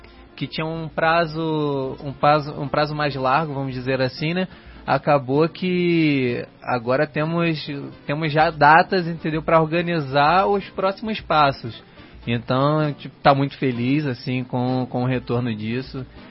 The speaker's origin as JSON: {"language": "Portuguese", "region": "Rio de Janeiro", "country": "Brazil", "said": "Sou do Rio de Janeiro, né? Sou acostumado com o samba"}